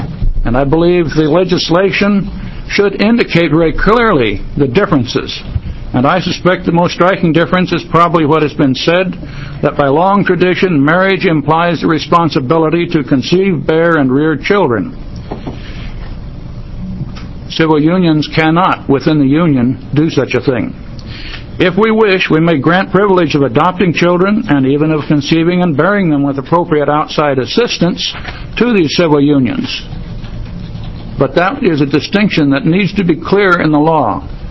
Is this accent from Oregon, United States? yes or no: yes; Sweet Home, Oregon, United States; I'm from Sweet Home, Oregon, and I wish to speak in opposition to Senate Bill 1073.